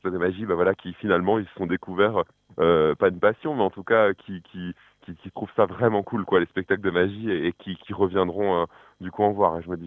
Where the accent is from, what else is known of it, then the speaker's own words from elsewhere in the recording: Grand Est, France; en Alsace, dans ma région natale